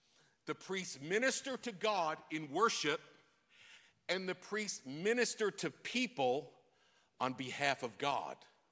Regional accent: New York, United States; Listen, I grew up in New York. I got up, and the bus came at 10 after 7, and my street was plowed by 6 a.m. And I lived on a cul-de-sac.

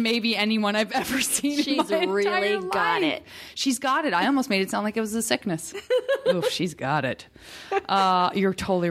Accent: Arizona, United States; No, I'm from Arizona, and I've spent a lot of time in Idaho.

